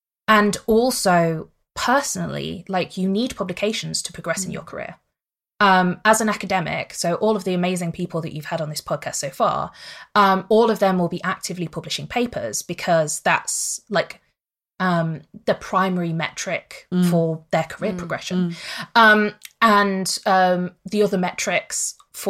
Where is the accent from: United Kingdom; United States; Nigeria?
United Kingdom; the north of England; accent: northern; My very northern accent is really PLOS.